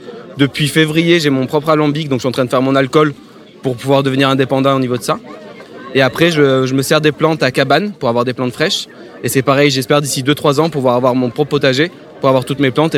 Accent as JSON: {"language": "French", "town": "Saint-Pierre-de-Mézoargues", "region": "Provence-Alpes-Côte d'Azur", "country": "France", "said": "Donc je suis de Saint-Pierre-de-Mézoargues. C'est un petit village situé entre Valabrègue et Boulbon."}